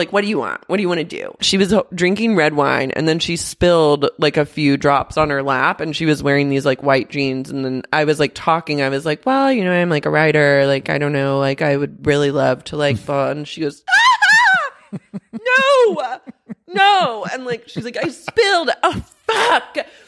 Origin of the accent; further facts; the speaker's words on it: Oklahoma City, Oklahoma, United States; oh my God, that's weird because I'm from Oklahoma City.